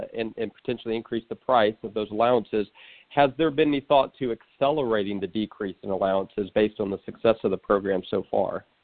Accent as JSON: {"language": "English", "region": "Texas", "country": "United States", "said": "Well, being a Texan, I'm going to read a question from a fellow Texan"}